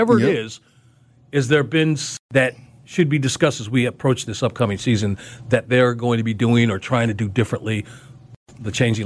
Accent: Chicago, Illinois, United States; I learned about Al Capone in Chicago schools.

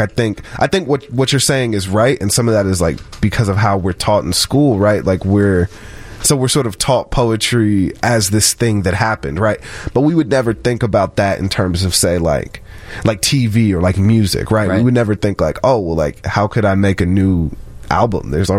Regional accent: Chicago, Illinois, United States; Because I'm from Chicago and it's so cold for like most of the year.

